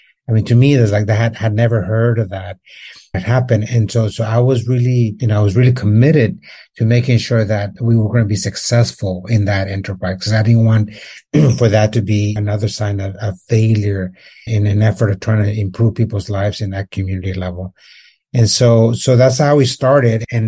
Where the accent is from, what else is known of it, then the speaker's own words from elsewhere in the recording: San Jose, California, United States; also born or lived in Mexico; I grew up in San Jose, born in Mexico